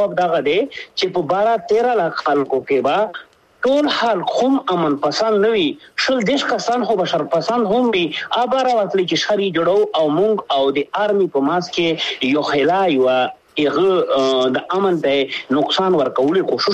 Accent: Pakistan; مونږ د پاکستان یو پاکستان دې زمونږ دې

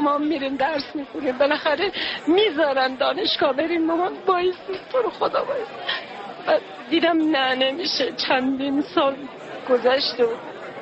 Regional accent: Iran; moved away; الانم قلب و وجود و روحم ایرانه

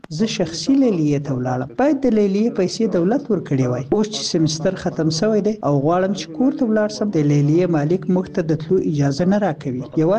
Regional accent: Ghor, Afghanistan; زه د غور ولایت یم.

